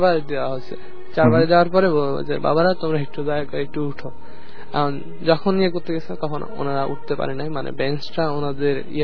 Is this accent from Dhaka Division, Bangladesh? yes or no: no; Rangamati, Chittagong Division, Bangladesh; আমাদের গ্রামের বাড়ি ওই রাঙামাটি সাইডে।